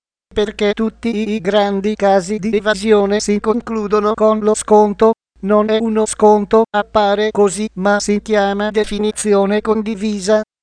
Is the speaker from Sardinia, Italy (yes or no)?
no; Naples, Campania, Italy; Io sono napoletano, a Napoli si dice, si parla a schiavere